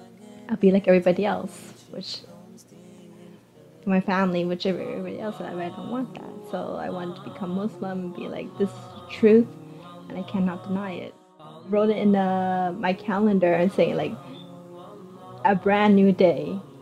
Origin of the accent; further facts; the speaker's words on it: Cambodia; also born or lived in Thailand; I'm 30 years old. I was born in Thailand, but I'm originally from Cambodia.